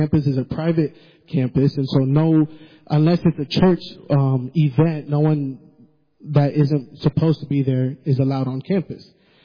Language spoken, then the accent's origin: English; the South, United States; We're from the South, so he said, buddy, let me just tell you this.